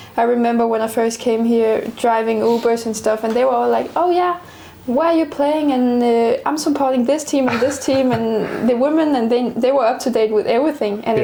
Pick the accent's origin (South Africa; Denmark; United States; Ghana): Denmark; English is a second language; now in United Kingdom; Yeah, I mean, I'm from a little town in Denmark where I had my school close to me, all my friends